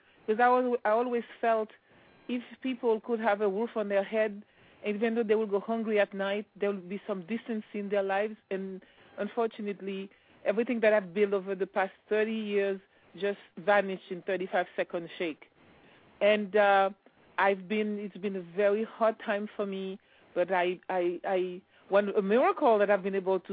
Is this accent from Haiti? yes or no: yes; Haiti; now in San Diego, United States; I'm in beautiful sunny San Diego, and it's still morning. I was born and raised in Haiti. I'm from a humble background and never forgot where I came from